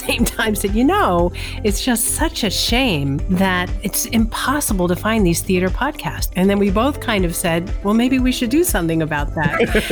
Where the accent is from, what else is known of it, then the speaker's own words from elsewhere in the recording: Los Angeles, California, United States; Well, growing up in Los Angeles, I didn't know anybody in theater, nobody.